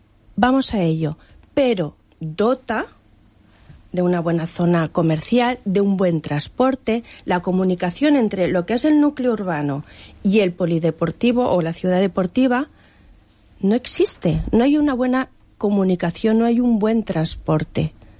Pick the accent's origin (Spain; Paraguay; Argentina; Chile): Spain; La Nucía, Valencian Community; Siempre he vivido aquí, soy de la Nucía y siempre he vivido en la Nucía.